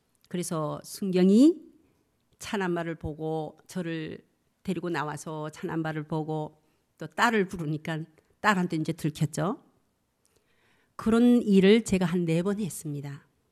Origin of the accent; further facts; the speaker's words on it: Jeju, South Korea; born there; 실은 제주도 태생입니다.